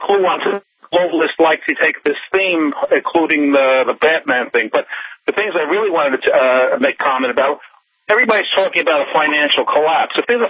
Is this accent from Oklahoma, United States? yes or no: no; Connecticut, United States; I am from Connecticut, and growing up in Connecticut, Newtown was always the byword for being crazy